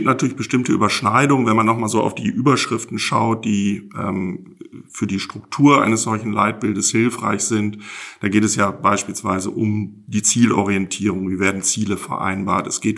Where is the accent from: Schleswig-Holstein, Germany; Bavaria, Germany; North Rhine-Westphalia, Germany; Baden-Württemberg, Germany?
North Rhine-Westphalia, Germany; Essen; ich bin 58 Jahre alt, geboren und aufgewachsen bin ich in Essen, wohne da auch noch mit meiner Frau